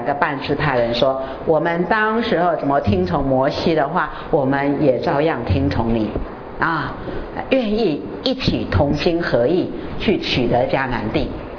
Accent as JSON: {"language": "Chinese", "country": "China", "said": "我讲中国人也不对，要得罪人家，讲他们，哎，我中国人没面子啊"}